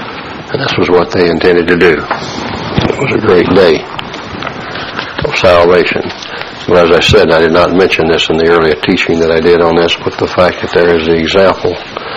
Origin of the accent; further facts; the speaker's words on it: the South, United States; accent: Southern; One of the problems of my southern accent, I guess.